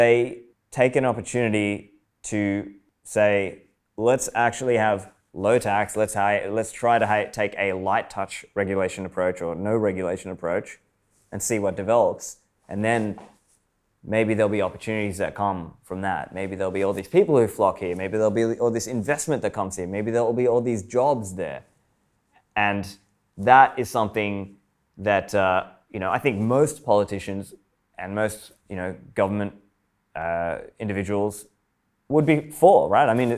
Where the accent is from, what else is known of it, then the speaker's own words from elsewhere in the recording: Sydney, New South Wales, Australia; now in Dubai, United Arab Emirates; I grew up in Sydney, Australia, so maybe that I have some attachment there.